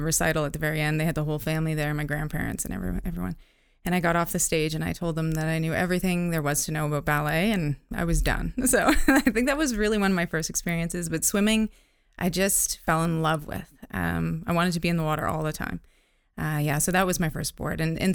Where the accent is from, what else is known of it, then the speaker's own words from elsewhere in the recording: North Bay, Ontario, Canada; I grew up in Northern Ontario, North Bay, Ontario.